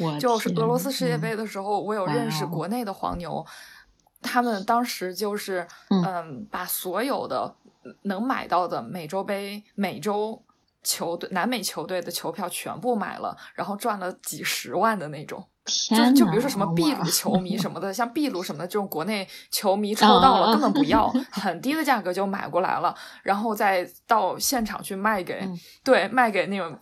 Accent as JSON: {"language": "Chinese", "town": "Wuhan", "region": "Hubei", "country": "China", "said": "至少是因为我是武汉人嘛"}